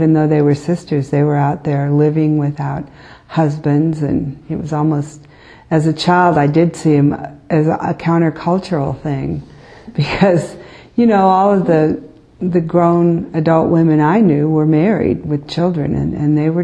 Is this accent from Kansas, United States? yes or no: yes; Atchison, Kansas, United States; But I was born in Kansas, and I was taught by the Benedictine sisters there from Atchison, Kansas, and for 8 years.